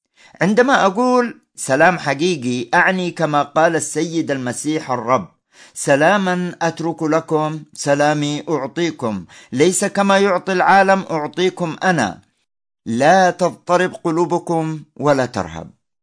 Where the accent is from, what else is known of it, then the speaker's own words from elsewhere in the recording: Yemen; بالذات في بلدنا اليمن الحبيب، عشنا حروب وويلات ومجاعات وأوبئة، ونحن نعاني منذ 2011